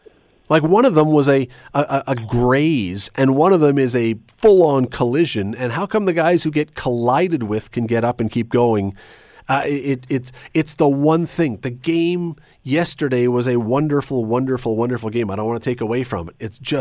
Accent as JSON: {"language": "English", "country": "Canada", "tie": "born or raised there", "said": "maybe it's just I'm brought up as a Canadian."}